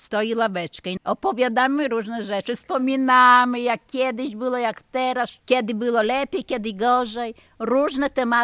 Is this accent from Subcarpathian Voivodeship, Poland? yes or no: no; Luka, Podlaskie Voivodeship, Poland; ja pochodzę z Luki też. Urodzona, wychowałam się od malutkiego. 20 lat mieszkałam w Luce. I jak zaczęli już wysiedlać, to ja do Białegostoku wyszłam za mąż. Jak poszłam na emeryturę, to przyjechałam tu już i do Białegostoku nie wróciłam